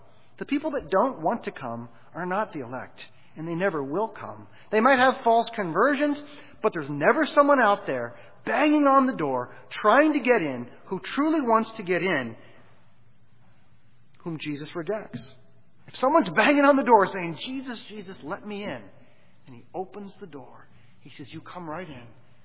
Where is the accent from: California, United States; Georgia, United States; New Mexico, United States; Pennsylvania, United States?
Pennsylvania, United States; Pittsburgh; I was born in Pittsburgh, and I grew up hearing about this crazy thing called the Bridge to Nowhere.